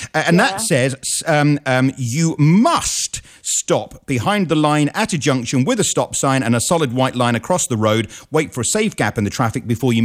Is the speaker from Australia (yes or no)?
no; Glasgow, Scotland, United Kingdom; Yeah, my hometown.